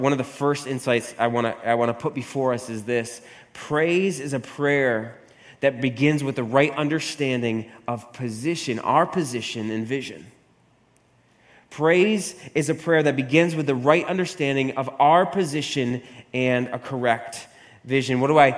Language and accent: English; New York, United States; But that all that means is, hey, and I'm again from New York.